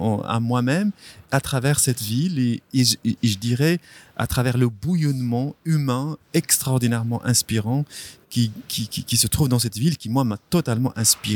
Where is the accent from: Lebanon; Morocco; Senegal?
Morocco; alors que j'ai encore peur quand je vais chez moi au Maroc